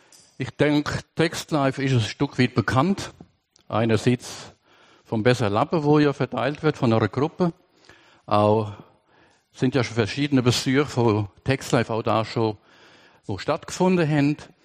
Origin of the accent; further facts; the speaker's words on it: Germany; moved away as an adult; now in Switzerland; Sie ist Schweizerin, ich bin Deutscher. Und aber bin mittlerweile 31 Jahre da in der Schweiz. Ich habe fast so viel Zeit in der Schweiz verbracht wie in Deutschland. Und rede von daher aber auch Schweizerdeutsch.